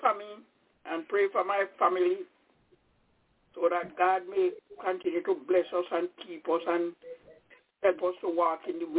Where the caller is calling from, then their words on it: Albany, New York, United States; I'm calling from Albany in New York.